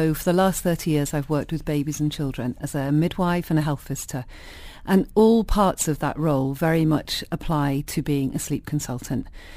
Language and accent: English; Manchester, North West England, United Kingdom; although Irish, I was brought up in Manchester